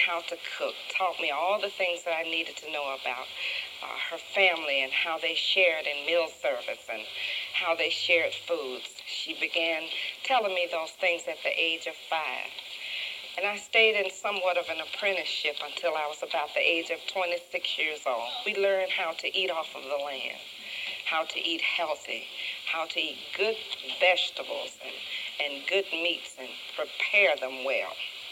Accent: Hollandale, Mississippi, United States; I'm from Hollandale, Mississippi. I grew up in Hollandale, Mississippi with my grandmother.

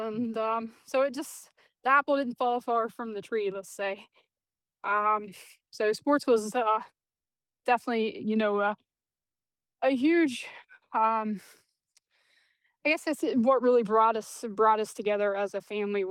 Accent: Charleston, West Virginia, United States; Well, I grew up in Charleston, West Virginia.

